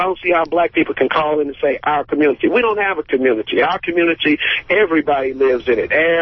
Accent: East Palo Alto, California, United States; now in Oakland, United States; I grew up in East Palo Alto, you know

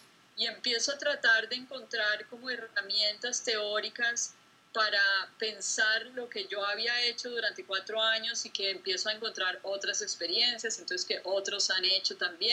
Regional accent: Colombia; Soy colombiana, crecí en Colombia

